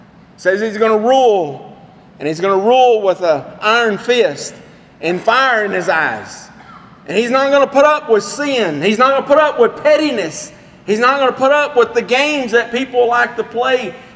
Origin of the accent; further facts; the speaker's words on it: United States; is deeply ingrained in our minds because we grew up here in America.